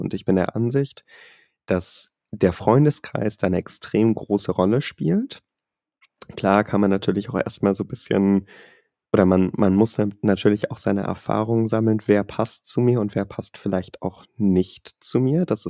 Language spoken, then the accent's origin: German; Singapore; Also ich bin eher in Singapur aufgewachsen, habe da auch mein Abitur gemacht.